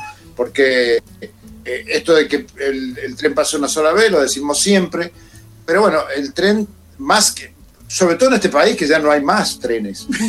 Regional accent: La Francia, Córdoba, Argentina; La Francia queda a unos kilómetros de San Francisco, que es una ciudad cordobesa que está en el límite con Santa Fe. Es en Córdoba. Yo soy cordobés.

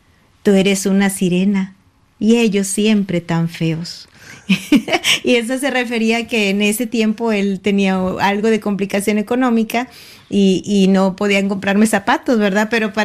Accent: Matamoros, Tamaulipas, Mexico; en mi ciudad natal de Matamoros.

